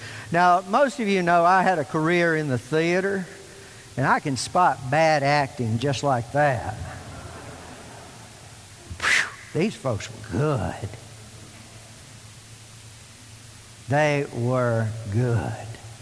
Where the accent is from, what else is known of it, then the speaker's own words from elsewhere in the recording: Southern United States, United States; It's a voice that's very familiar to me as a Southerner growing up in a small Southern town.